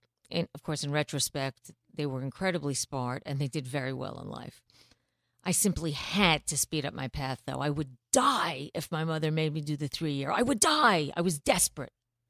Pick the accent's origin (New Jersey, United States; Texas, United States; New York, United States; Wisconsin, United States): New York, United States; New York City; I grew up in New York City, Queens, and I left my parents' home to go away to college when I was barely 16.